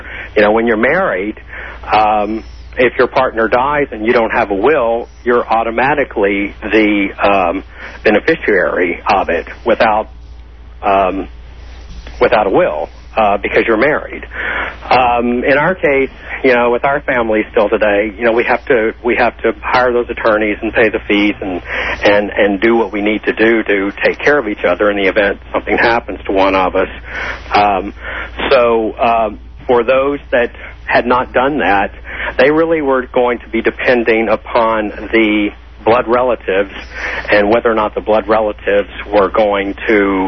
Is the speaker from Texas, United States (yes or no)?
yes; Port Arthur, Texas, United States; And I'm from Port Arthur, Texas, about 90 miles from Houston.